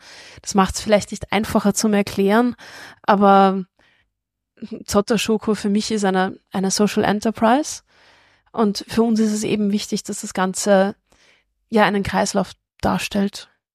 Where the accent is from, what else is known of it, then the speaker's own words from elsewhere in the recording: Austria; wir als Österreicher